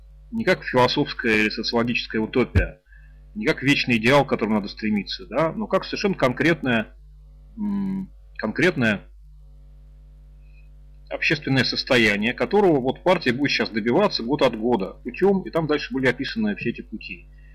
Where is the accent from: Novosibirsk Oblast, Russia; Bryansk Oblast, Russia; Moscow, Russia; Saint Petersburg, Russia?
Moscow, Russia; я родился и вырос в Москве